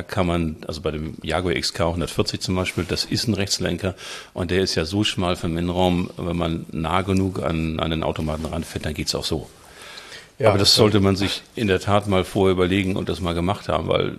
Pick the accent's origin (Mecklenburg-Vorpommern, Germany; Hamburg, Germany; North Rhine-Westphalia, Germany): Hamburg, Germany; ich bin Hamburger, 56 Jahre alt